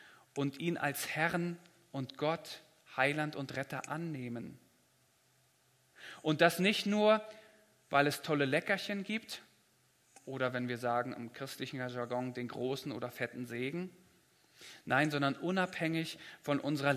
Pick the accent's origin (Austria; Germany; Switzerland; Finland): Germany; Und generell als Deutsche, glaube ich, sind wir da auch eher etwas zurückhaltender mit unserer Körpersprache